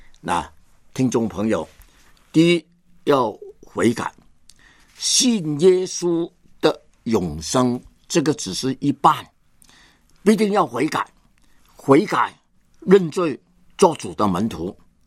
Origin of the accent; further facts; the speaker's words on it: Hong Kong; born there; 因为我本来是在香港出生，念书也念那个英国联邦历史，但是圣灵的感动叫我看见呢，我是个中国人。